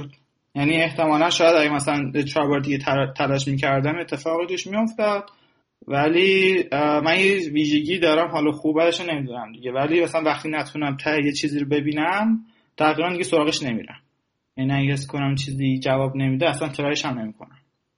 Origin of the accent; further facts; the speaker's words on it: Ahvaz, Khuzestan, Iran; moved away as an adult; also born or lived in Shiraz; now in United States; من ورودی 87 کامپیوتر دانشگاه شیرازم، اهوازی هم اصالتا، از اهواز اومدم.